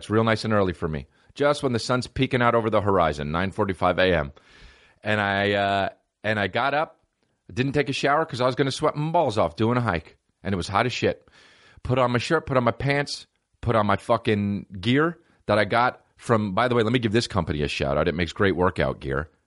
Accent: New Jersey, United States; I'm not Kenyan. I'm a fucking white guy from New Jersey.

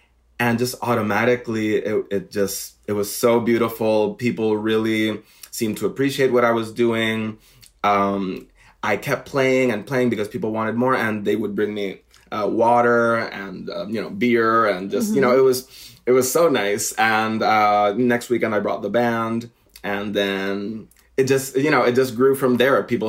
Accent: Puerto Rico; I mean, I'm from Puerto Rico, and I grew up without air conditioning.

